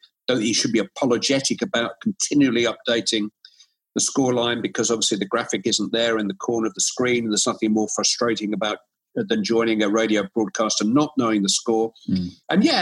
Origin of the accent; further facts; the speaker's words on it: Bury, North West England, United Kingdom; I'm from Bury.